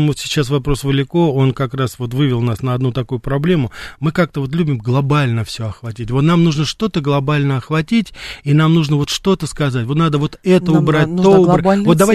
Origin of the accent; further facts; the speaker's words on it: Russia; она поняла, что мы из России, и она стала по-русски